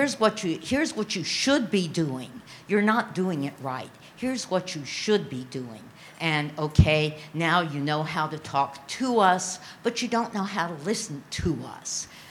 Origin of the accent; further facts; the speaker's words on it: United States; I'm from the United States.